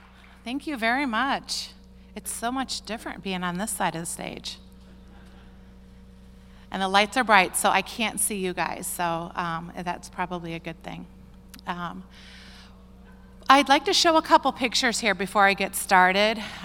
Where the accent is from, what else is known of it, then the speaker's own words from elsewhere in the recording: South Bend, Indiana, United States; we're from South Bend, Indiana, and we usually did not see the sunshine for a good 3 months.